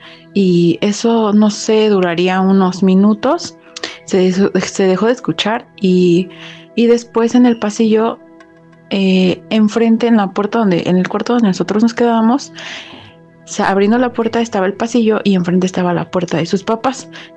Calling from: State of Mexico, Mexico; soy del Estado de México.

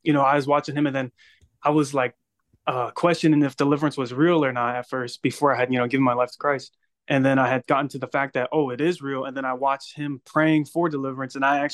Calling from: Pennsylvania, United States; I'm calling in from Pennsylvania.

